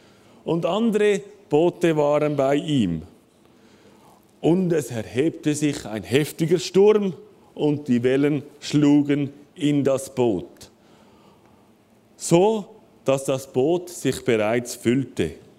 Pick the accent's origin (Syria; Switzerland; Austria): Switzerland; Thalwil, Zurich; in eine Schifffahrt von Talwil, wo ich aufgewachsen bin, über Horgen nach Zürich fahren